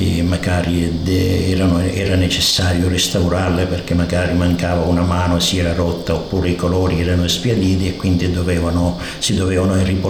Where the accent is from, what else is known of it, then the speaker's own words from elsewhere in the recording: Francavilla, Calabria, Italy; perché non potevo certo viaggiare dal mio paese per raggiungere ogni giorno Reggio Calabria. Non solo c'era la parte da Francavilla per arrivare a Messina con l'autobus